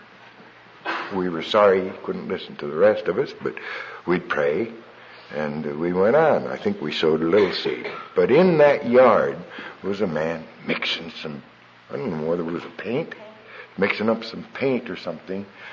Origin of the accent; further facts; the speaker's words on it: Las Vegas, Nevada, United States; I come from Las Vegas, as you all know.